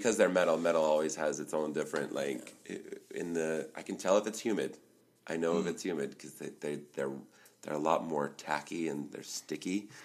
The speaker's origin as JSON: {"language": "English", "town": "Las Vegas", "region": "Nevada", "country": "United States", "tie": "born or raised there", "said": "born and raised in Las Vegas, what? Like, a Vegas native is now going to be, you know, in a Cirque du Soleil show, acrobat"}